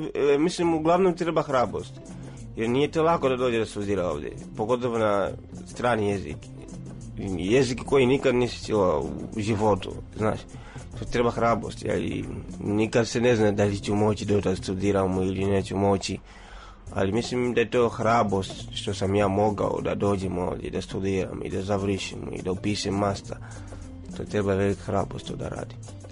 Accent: Tanzania; Serbian is a second language; now in Serbia; ja sam iz Tanzanije

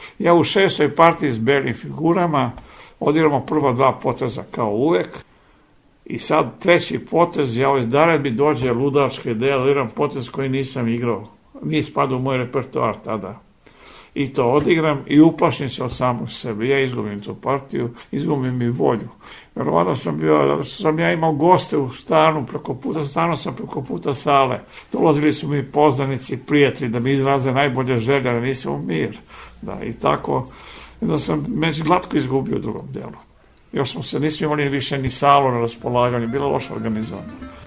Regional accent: Belgrade, Serbia; born there; ja sam i sam rođen u Beogradu.

